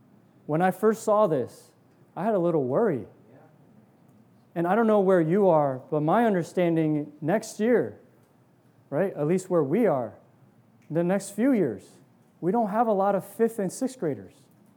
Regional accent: New Jersey, United States; I grew up in New Jersey. My parents, they were one of the first few to meet, first in Piscataway, then, you know, moved to Edison.

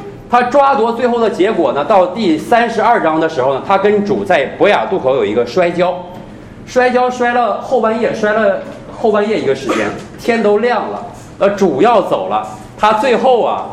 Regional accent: China; 福啊，对我们中国人啊是非常特别的一个词

